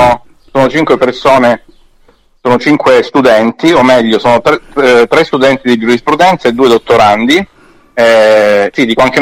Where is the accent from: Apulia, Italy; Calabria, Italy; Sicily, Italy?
Calabria, Italy; Catanzaro; Sì, sì, sì, sono di Catanzaro.